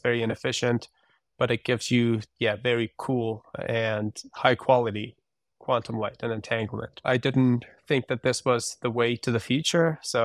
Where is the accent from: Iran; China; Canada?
Iran; English is a second language; moved away as an adult; now in United States; So for my undergrad, I did that back in Iran. I'm Iranian. I grew up in Iran.